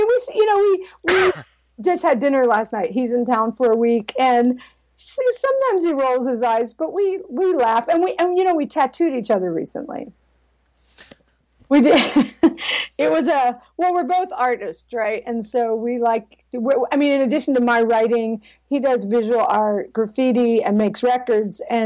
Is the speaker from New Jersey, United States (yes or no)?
yes; New Jersey, United States; In addition to peer pressure, growing up in South Jersey where the drinking age is 18, so you can get, you know, a fake ID and all that.